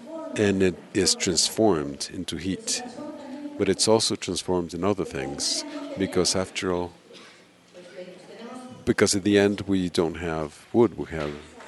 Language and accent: English; Mexico City, Mexico; I want to say that I come from Mexico City.